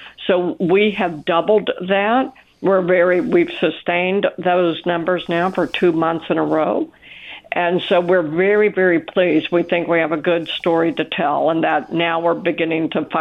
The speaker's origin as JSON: {"language": "English", "town": "Memphis", "region": "Tennessee", "country": "United States", "tie": "born or raised there", "said": "Memphis is my hometown. I used to be a police officer there."}